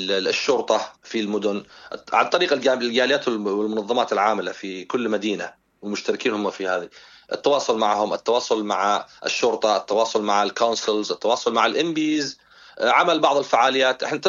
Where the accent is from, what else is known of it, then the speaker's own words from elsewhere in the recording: Yemen; دورنا كيمنيين